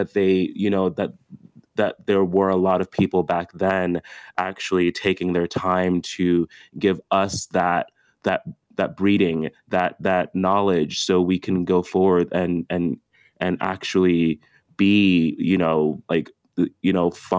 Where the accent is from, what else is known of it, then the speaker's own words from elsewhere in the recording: New Jersey, United States; growing up in New Jersey growing up in New Jersey and not being able to really see these politicians come to like an inner city school that I went to, like Trenton Central High School